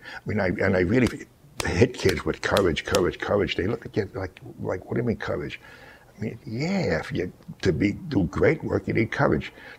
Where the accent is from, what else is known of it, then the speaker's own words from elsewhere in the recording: New York, United States; Well, the Southern boys all say right here, and I'm from New York, so I say yo.